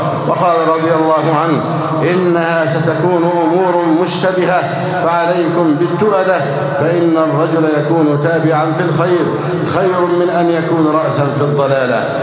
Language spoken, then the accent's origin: Arabic; Egypt; اللهم احفظ بلدنا مصر أمنا أمانا